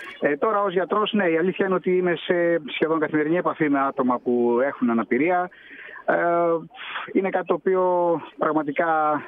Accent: Livadeia, Central Greece, Greece; γιατί γίνεται στην πόλη μου στη Λιβαδιά.

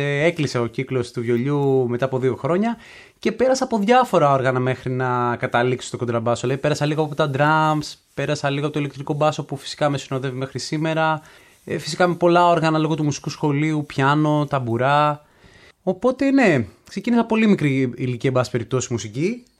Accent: Athens, Attica, Greece; όλα τα χρόνια μεγάλωσα εδώ στην Αθήνα. Ναι. Και 5 χρόνια έλειψα.

